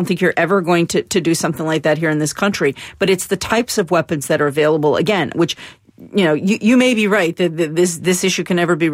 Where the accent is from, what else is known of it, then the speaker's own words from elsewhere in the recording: Massachusetts, United States; I came from Western Massachusetts.